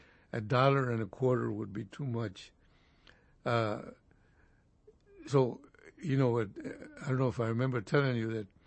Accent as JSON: {"language": "English", "town": "Laredo", "region": "Texas", "country": "United States", "tie": "born or raised there", "first_language": "Spanish", "second_language": "English", "moved": "as an adult", "said": "I didn't speak English that I practically left San Antonio. I mean, left Laredo. Because even in school, we spoke Spanish. The teachers were all Mexican."}